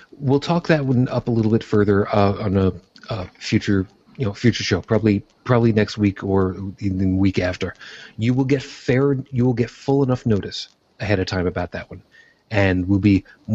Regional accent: United States; I will forever be a city boy, even though I grew up 45 miles outside of New York proper.

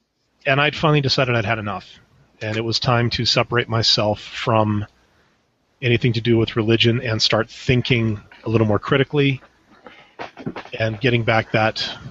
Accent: Canada; Born and raised in Canada, born and raised as a Lutheran, but with a twist.

